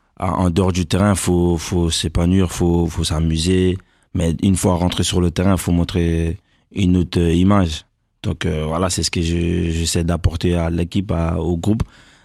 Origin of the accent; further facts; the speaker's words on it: Mali; parce que voilà, c'est marocain et moi je suis un malien